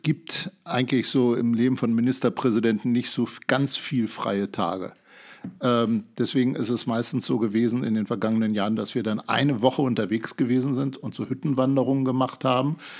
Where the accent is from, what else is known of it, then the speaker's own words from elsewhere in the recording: Hanover, Lower Saxony, Germany; Also Hannover ist einfach meine Heimat. Ich habe eigentlich an jeder Ecke irgendeine Erinnerung. Ich kenne unheimlich viele Leute in Hannover aus unterschiedlichen Phasen meines Lebens.